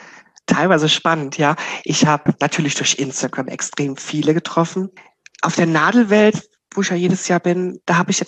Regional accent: Germersheim, Rhineland-Palatinate, Germany; Speyer, das ist doch bei mir in der Ecke. Und habe dann zurückgeschrieben, hi, ich bin aus Germersheimer Ecke

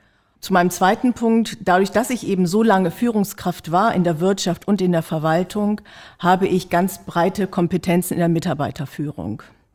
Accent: Lower Saxony, Germany; Ich komme aus dem Landkreis Diepholz und Diepholz ist ja nun mal Nachbargemeinde zu Barnsdorf. Mein Wohnort ist gerade mal 5 Kilometer von Drebber entfernt

